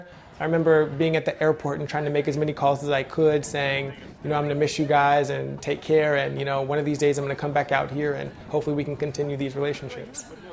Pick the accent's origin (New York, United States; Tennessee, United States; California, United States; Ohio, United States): California, United States; El Cajon; now in Fort Worth, United States; I grew up in El Cajon. I've been living in this house since I was 3.